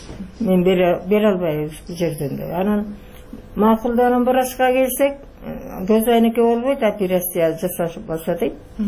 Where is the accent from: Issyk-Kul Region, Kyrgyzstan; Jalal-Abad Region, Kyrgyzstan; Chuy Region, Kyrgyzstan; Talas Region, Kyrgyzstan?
Issyk-Kul Region, Kyrgyzstan; Jeti-Oguz; Жетөгүздөн келдим, 81 жаштамын.